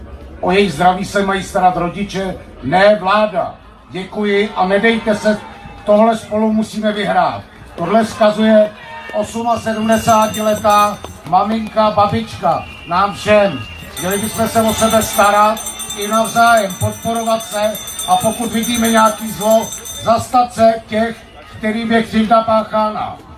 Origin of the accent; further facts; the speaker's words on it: Plzeň, Plzeň Region, Czechia; jsem taky Plzeňák